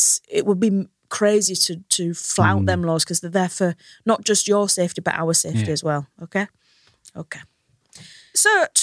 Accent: United States; Hull, Alabama, I hope, as I'm from the United States.

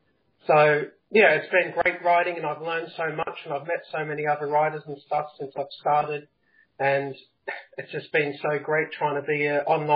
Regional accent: Perth, Western Australia, Australia; I'm from Perth, Australia.

